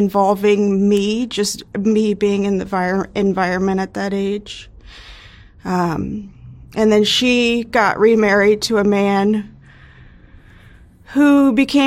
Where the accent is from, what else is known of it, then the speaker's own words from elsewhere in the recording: Beckley, West Virginia, United States; born there; also born or lived in East Coast; I was born in Beckley, West Virginia, and moved all over the place from then. So the East Coast, up and down.